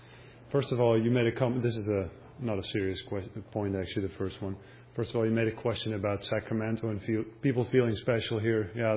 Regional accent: Netherlands; English is a second language; I'm from the Netherlands. I know that it's going in that same direction.

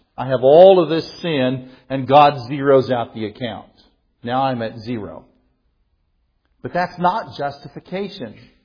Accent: Missouri, United States; It's just not, maybe it's because I'm from Missouri, but it's just not used very much anymore. Reckon. Oh, I reckon.

